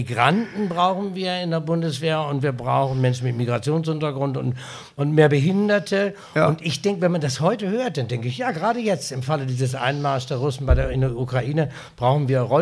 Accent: Osnabrück, Lower Saxony, Germany; now in Hamburg, Germany; Ich liebe Osnabrück, das ist meine Heimat. Aber ich lebe in Hamburg

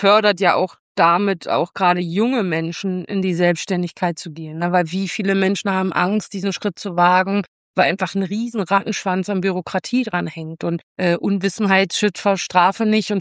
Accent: Berlin, Germany; ich bin Berlinerin

